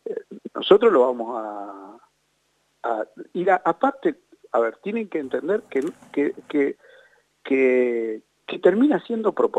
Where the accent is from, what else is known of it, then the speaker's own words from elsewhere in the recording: Guaymallén, Mendoza, Argentina; pues yo también soy de Guaymallén